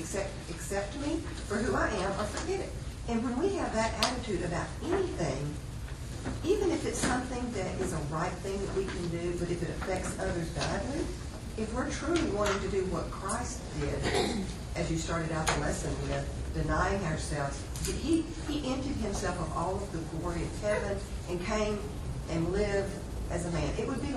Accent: United States; I think living growing up in America, we think, nobody's going to trample on my rights.

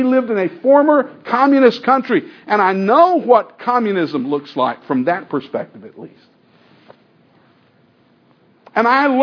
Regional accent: United States; I'm an American, I grant you that.

